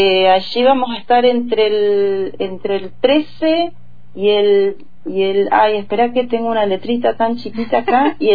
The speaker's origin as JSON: {"language": "Spanish", "region": "Neuquén", "country": "Argentina", "said": "porque yo soy neuquina, hija, mi mamá era neuquina también, cosa que es raro."}